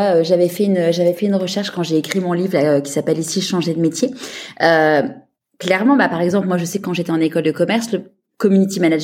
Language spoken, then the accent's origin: French; Neuilly-sur-Seine, Île-de-France, France; moi, j'ai grandi à Neuilly.